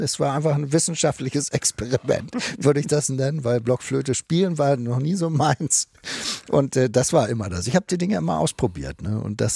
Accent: Hamburg, Germany; Und ich war ja Hamburger Jung, ne? Ich war ja aus der Stadt.

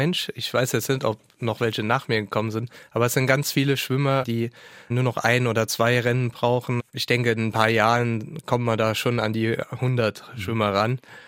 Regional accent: Saarbrücken, Saarland, Germany; Ich bin ein Saarbrücker Bub, bin in Saarbrücken geboren.

